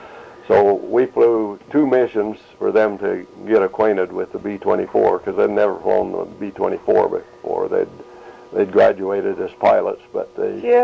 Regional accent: Bear River City, Utah, United States; and I was from Utah at the time, Bear River City.

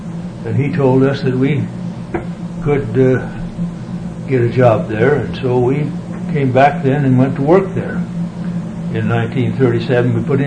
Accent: McIntosh, South Dakota, United States; born there; moved away as an adult; I was born in McIntosh, South Dakota in 1914. And me and another fella and my mother came out here in 1937.

